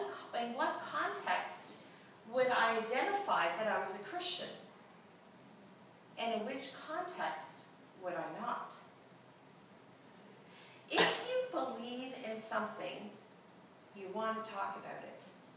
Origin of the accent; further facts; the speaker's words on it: Canada; Being Canadian, I could just do whatever I wanted.